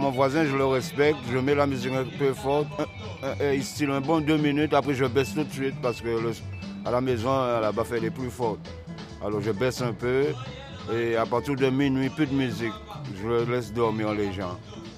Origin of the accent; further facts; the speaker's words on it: Guadeloupe, France; Puis je suis de la Guadeloupe